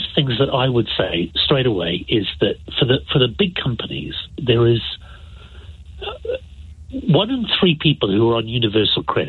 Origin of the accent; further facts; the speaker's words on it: United Kingdom; I, as a British person, should be worried